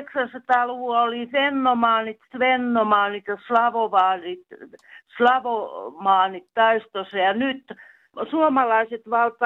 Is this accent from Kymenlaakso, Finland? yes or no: no; Ostrobothnia, Finland; ei nyt Pohjanmaalta, mutta sieltä päin kotoisin olen.